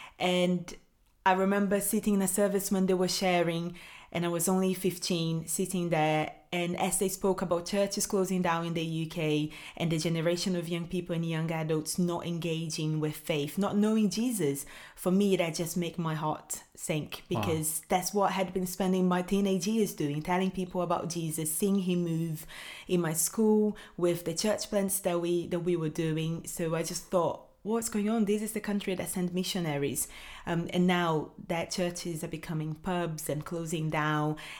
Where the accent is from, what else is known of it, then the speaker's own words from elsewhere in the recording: Rio de Janeiro, Brazil; And yeah, I grew up in Brazil